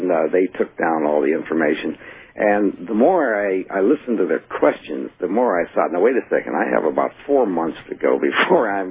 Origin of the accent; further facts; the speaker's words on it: Canton, Ohio, United States; And I'm a dumb kid from Ohio. I was from Canton, a steel town.